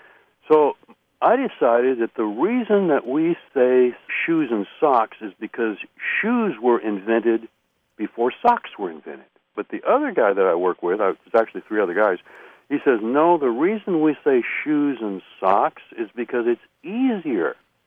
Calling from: Eureka, California, United States; I'm calling from Eureka, California.

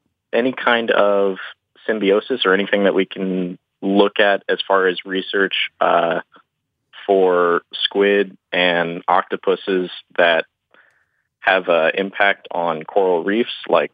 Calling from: Orlando, Florida, United States; I'm calling from Orlando, Florida.

